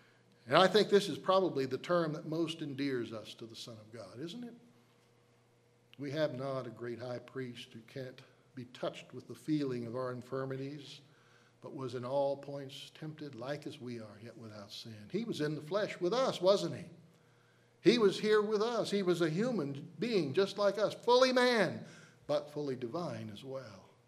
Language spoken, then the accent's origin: English; Appalachia, United States; I'm from Appalachia, that's the problem.